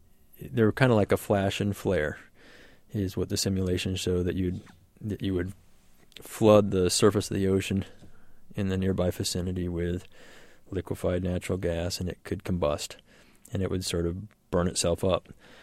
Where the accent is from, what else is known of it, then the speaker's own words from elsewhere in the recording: Texas, United States; I'm up here from Texas, and I listen to public radio down there all the time